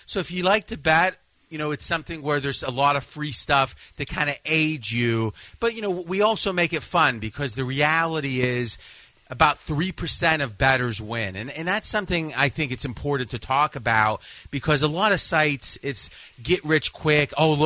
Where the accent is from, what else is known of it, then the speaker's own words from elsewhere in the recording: Pittsburgh, Pennsylvania, United States; I'm a Steelers fan. I grew up around Pittsburgh.